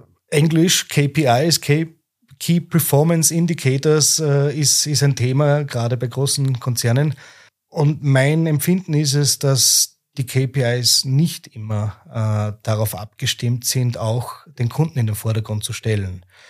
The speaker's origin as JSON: {"language": "German", "region": "Upper Austria", "country": "Austria", "tie": "born or raised there", "lives_now": "Vienna, Austria", "said": "Bin dann 2017 nach Wien hergekommen. Ich bin eigentlich aus Oberösterreich. Bin da aufgewachsen, habe dort meine Lehre gemacht, habe da auch meine Freunde und teilweise noch meine Familie dort."}